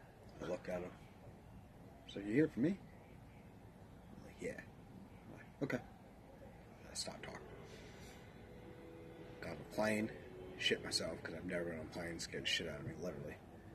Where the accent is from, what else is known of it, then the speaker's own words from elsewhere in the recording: Salisbury, North Carolina, United States; I just know that I'm from Salisbury, North Carolina, and I drove 7.5 hours to Salisbury, North Carolina.